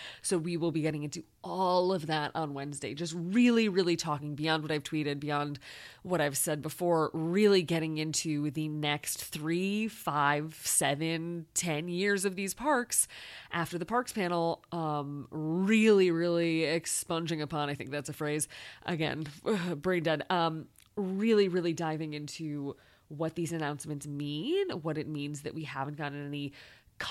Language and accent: English; Chicago, Illinois, United States; as a Chicagoan and as a fan of a Chicago style hot dog